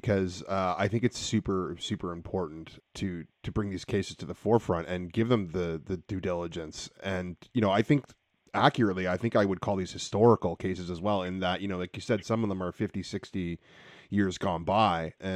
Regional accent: Ontario, Canada; I mean, I'm from Ontario. I live in BC now

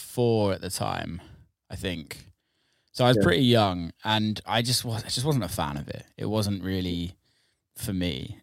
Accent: England, United Kingdom; now in Detroit, United States; obviously I'm English

